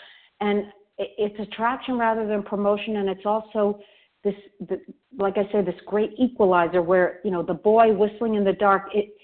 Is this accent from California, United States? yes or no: no; New York City, New York, United States; from New York City.